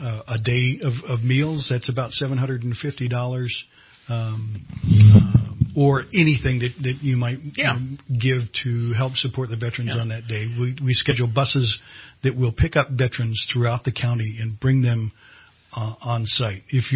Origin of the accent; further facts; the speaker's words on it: East Coast, United States; now in California, United States; I'm a transplant from the East Coast.